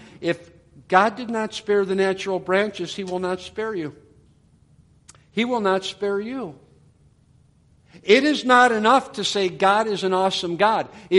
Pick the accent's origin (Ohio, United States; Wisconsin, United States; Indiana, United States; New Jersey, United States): Ohio, United States; I'm originally from Ohio, a place where we didn't have a lot of tornadoes